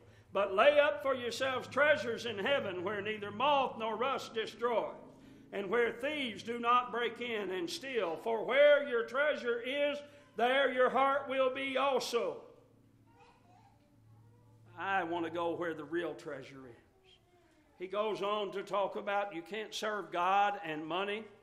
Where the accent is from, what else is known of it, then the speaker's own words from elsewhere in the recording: Kentucky, United States; accent: Kentucky; I went to a school one time for public speaking, and they tried to neutralize my Kentucky accent.